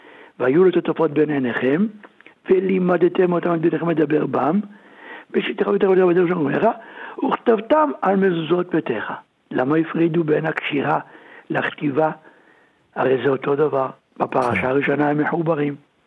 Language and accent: Hebrew; Jerusalem, Jerusalem District, Israel; אני מדבר בירושלים, בבית ישראל, היה רק שני חדרים.